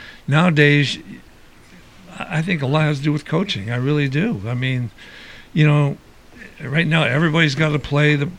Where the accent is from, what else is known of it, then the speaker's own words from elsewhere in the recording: Newton Falls, Ohio, United States; now in Canfield, United States; You think one high school, even my hometown of Newton Falls or Canfield where I live now or any, would ask you to come look at their high school pictures?